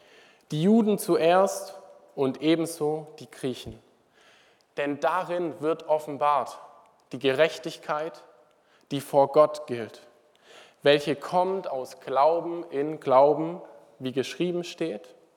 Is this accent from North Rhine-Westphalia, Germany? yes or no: no; Denkendorf, Baden-Württemberg, Germany; dort wo ich herkomme, Denkendorf, bin ich ganz gerne zu der Zeit immer spazieren gegangen